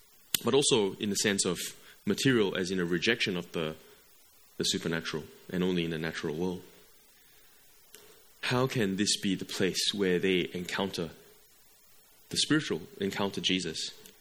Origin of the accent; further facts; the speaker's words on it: Malaysia; There are many people coming into Clayton as migrants, as I came from Malaysia.